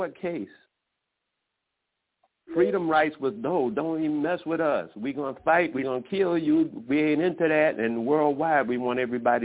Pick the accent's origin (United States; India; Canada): United States; Florida; My teachers used to teach me when I was in school, you know, I grew up in Florida.